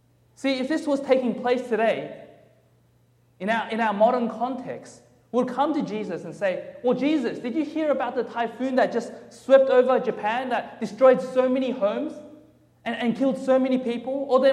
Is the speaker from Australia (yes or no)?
yes; Melbourne, Victoria, Australia; accent: Australian; now in United States; I'm Australian. All right, I'm from Australia. So I grew up in Australia. I grew up in Melbourne all my life. So my wife and I, we recently, a year and a half ago, we came over here to the States